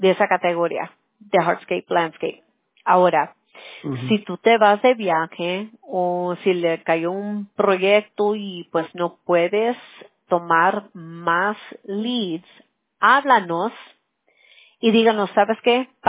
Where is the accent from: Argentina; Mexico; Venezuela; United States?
United States; California; now in Anaheim, United States; yo soy de Orange County también, yo vivo en Anaheim.